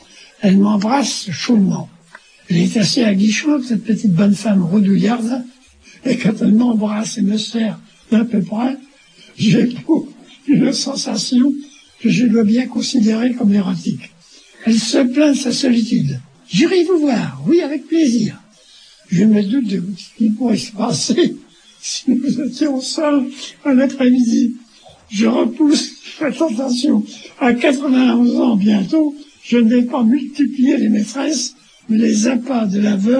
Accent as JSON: {"language": "French", "town": "Amiens", "region": "Hauts-de-France", "country": "France", "tie": "born there", "said": "Je suis né à Amiens, le 10 décembre 1910."}